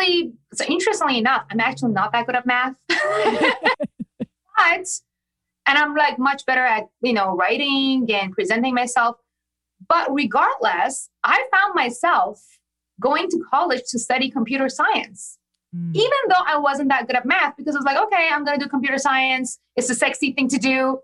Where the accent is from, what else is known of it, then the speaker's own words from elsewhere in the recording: Iran; So I was born and raised in Iran.